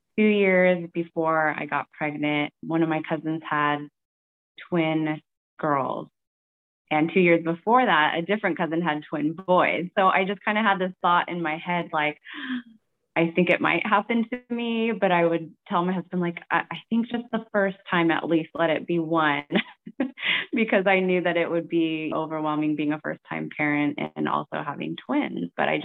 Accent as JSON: {"language": "English", "town": "Tracy", "region": "California", "country": "United States", "tie": "born or raised there", "said": "I grew up in Tracy, California, and I've had many jobs, actually."}